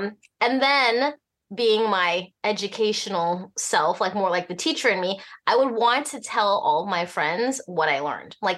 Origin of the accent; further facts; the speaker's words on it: Alaska, United States; also born or lived in Hong Kong; What the irony is that I'm born in Hong Kong. Uh-huh. But I grew up in Alaska, which Alaska is a very large coffee consuming state.